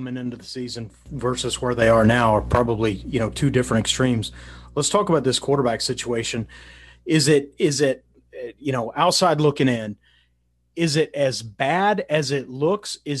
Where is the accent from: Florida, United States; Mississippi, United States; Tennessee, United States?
Tennessee, United States; Nashville; I'm from Nashville originally, and so I kind of grew up, following Tennessee, or at least sort of being close to it.